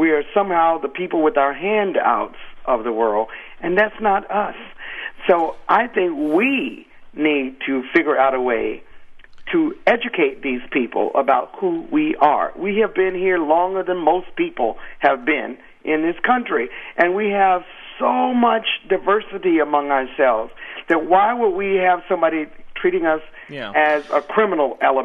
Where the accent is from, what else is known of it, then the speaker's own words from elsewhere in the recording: United States; We are more American than most of the people who are saying the things. We're more American even than the Kennedy family. We were here first in most of our cases.